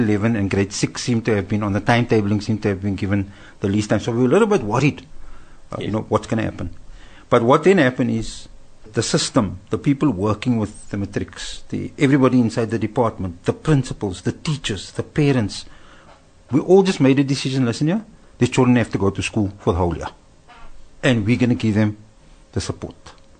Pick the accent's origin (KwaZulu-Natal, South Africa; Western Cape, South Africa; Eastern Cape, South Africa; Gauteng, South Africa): Western Cape, South Africa; Cape Town; I grew up in Cape Town, I'm a Cape Town boy, and so the climate's moderate